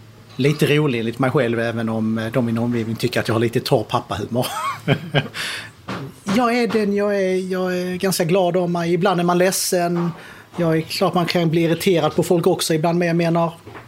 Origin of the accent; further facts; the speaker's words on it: Kristianstad, Skåne, Sweden; also born or lived in United States; jag är född nere i Skåne på Kristianstad BB. Uppväxt i Sverige nere i Skåne nästan hela uppväxten utom 2,5 år som jag gick i skola i USA.